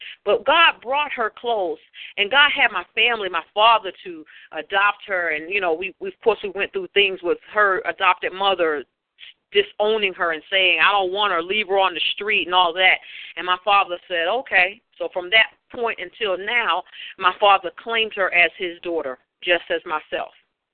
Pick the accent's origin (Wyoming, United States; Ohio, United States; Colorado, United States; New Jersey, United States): New Jersey, United States; When I was younger, I lived in New Jersey. I grew up in New Jersey.